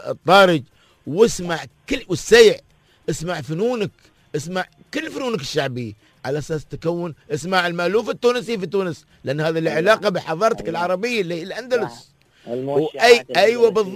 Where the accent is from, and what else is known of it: United Arab Emirates